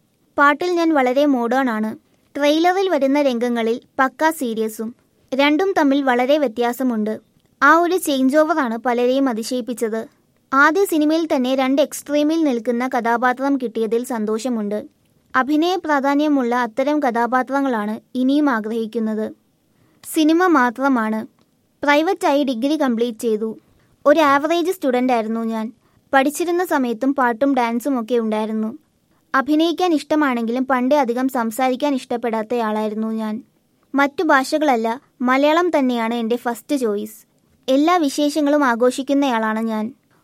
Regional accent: Thiruvananthapuram, Kerala, India; ഞാനും തിരുവനന്തപുരത്തുകാരിയാണ്. കോവളത്താണ് വീട്.

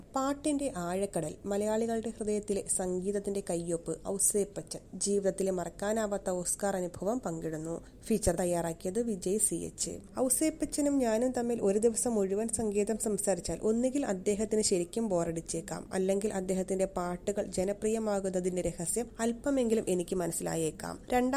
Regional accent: Ollur, Kerala, India; ജനിച്ചു വളർന്ന ഒല്ലൂരിലെ ഞങ്ങളുടെ ഇടവകയിലെ അച്ഛൻ എനിക്കൊരു വയലിൻ സമ്മാനമായി തന്നു. അങ്ങനെ പള്ളിയിലെ മ്യൂസിക്കൽ ട്രൂപ്പിൽ അംഗമായി, പിന്നീട് ഒല്ലൂരിലും തൃശൂരിലുമുള്ള പല ഗായക സംഘങ്ങളിലും വയലിനിസ്റ്റായി പ്രവർത്തിച്ചു.

